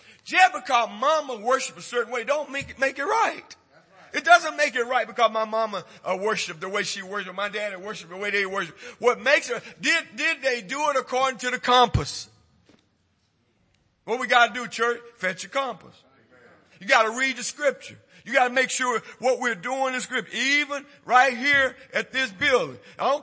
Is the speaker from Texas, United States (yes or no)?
yes; Hempel, Texas, United States; I'm from Hempel, Texas. Let me tell you that. I'm Hempel. Every funeral I went to was a homegoing celebration. Growing up in Baptist church, good people.